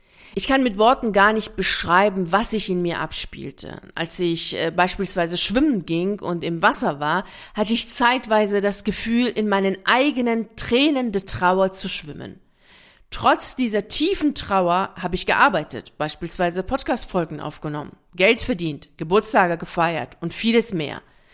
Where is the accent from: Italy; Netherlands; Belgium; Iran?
Iran; Tehran, Tehran Province; Ich bin im Iran, konkret in Teheran, geboren und habe dort meine Kindheit verbracht.